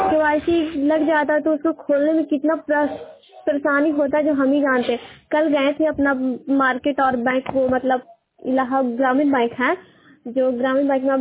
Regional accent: Hilsa, Bihar, India; और मैं हिलसा पूना की निवासी हूँ। आज जिला नालंदा

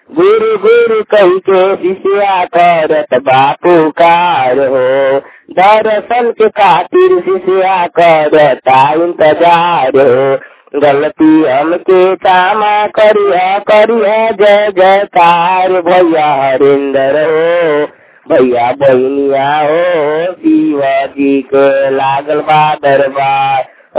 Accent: Khajrat, India; मैं ग्राम खजरात के रहने वाला हूँ।

